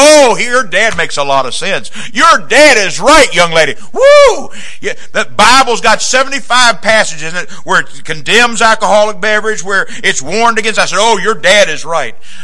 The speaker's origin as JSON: {"language": "English", "region": "the South", "country": "United States", "said": "Y'all, I'm from the South, y'all."}